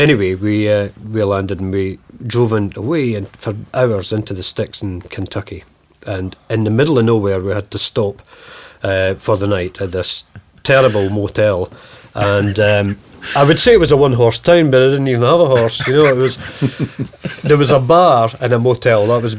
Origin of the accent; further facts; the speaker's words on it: Scotland, United Kingdom; Well, I'm not from another planet, but I'm from Scotland. Can I buy you a whiskey?